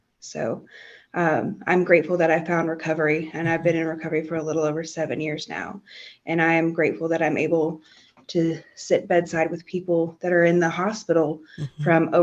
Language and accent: English; Macon, Georgia, United States; I'm actually from Macon. That's where I was raised.